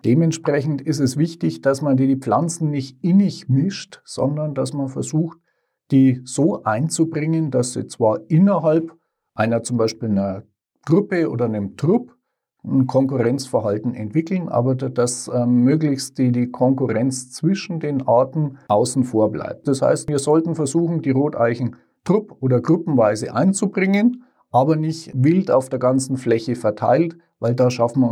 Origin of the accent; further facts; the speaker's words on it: Bavaria, Germany; Mit Blick auf die Wälder bei mir zu Hause, in meiner alten Heimat, also im Grenzgebiet Mittelfranken-Oberpfalz